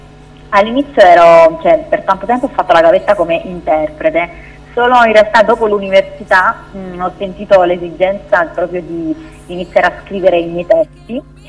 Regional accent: Abruzzo, Italy; Ok, allora intanto vengo dall'Abruzzo, ho iniziato a cantare da piccolina

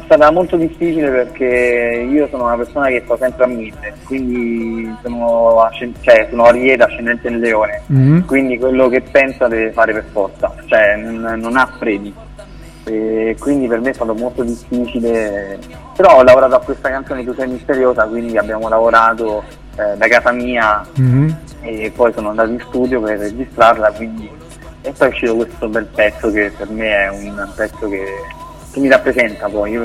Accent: Rome, Lazio, Italy; now in Mentana, Italy; io sono di Roma. Abito a Mentana, mm-hmm. E ho 27 anni

